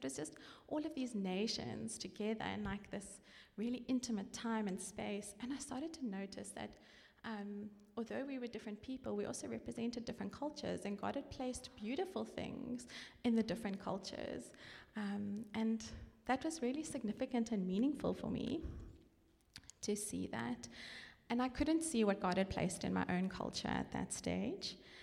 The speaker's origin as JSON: {"language": "English", "region": "Limpopo", "country": "South Africa", "tie": "born or raised there", "said": "mother is British, UK British, actually born there and came over. So I grew up in the Lowveld, which is all the way in Limpopo province, a beautiful part of the world, on a farm."}